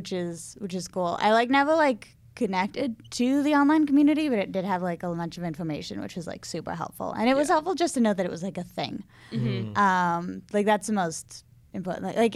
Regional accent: Belmont, Massachusetts, United States; I'm sorry. Belmont, Massachusetts.

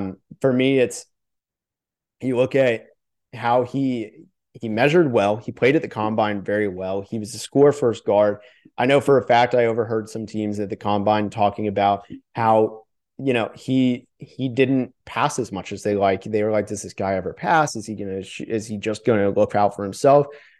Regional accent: Dallas, Texas, United States; I'm from Dallas. I went to almost every TCU home game for the last 2 years.

